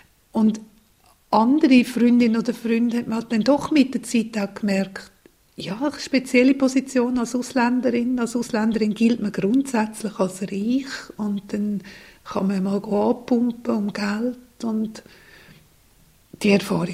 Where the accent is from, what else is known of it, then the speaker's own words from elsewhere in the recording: Switzerland; Ich bin eine Schweizerin